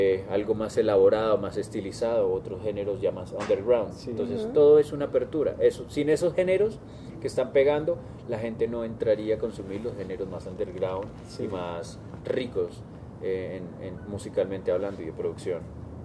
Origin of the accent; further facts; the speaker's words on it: Colombia; ese legado es el que quiero rescatar en busca de una identidad como cultura colombiana.